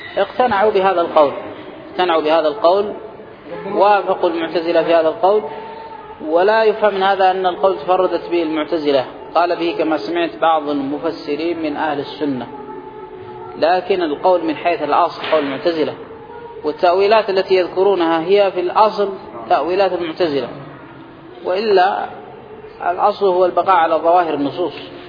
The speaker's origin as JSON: {"language": "Arabic", "country": "Yemen", "said": "مثل حتى هؤلاء الذين عندنا في اليمن الذين ضلوا"}